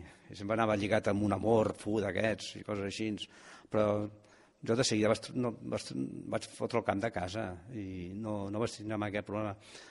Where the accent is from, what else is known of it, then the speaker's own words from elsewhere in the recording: Catalonia, Spain; now in New York, United States; Jo soc més català que ningú